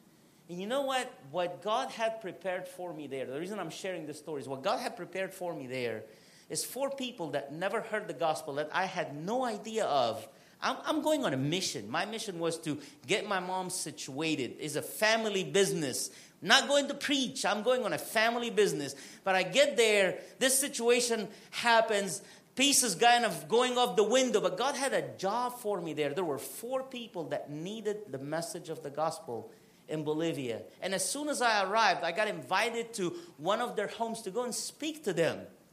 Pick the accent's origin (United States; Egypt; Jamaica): Egypt; You know, I come from Egypt. We're big on pharaohs down there.